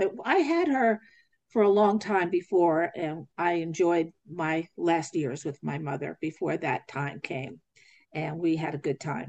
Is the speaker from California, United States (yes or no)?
no; Albuquerque, New Mexico, United States; I'm greeting you from New Mexico, the land of enchantment. I'm from Albuquerque